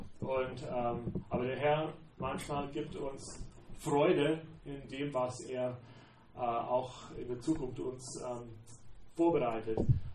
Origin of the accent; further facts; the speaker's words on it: South Carolina, United States; German is a second language; now in Eckental, Germany; Ich, wie ihr merkt, bin ich keine Deutsche. Ich bin in den USA aufgewachsen und in Südoststaaten in South Carolina. Es ist ganz warm in South Carolina, vor allem in so dieser Zeit im Jahr.